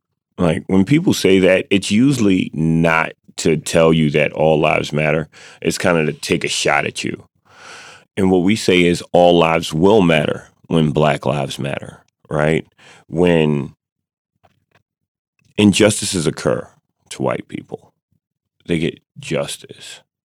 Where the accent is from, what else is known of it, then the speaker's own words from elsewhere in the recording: United States; So when I said I'm an American and people cheered, it was like, yes.